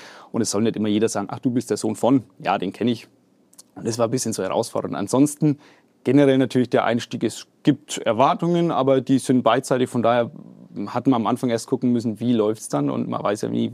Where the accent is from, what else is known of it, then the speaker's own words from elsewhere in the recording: Bavaria, Germany; ich komme aus Oberfranken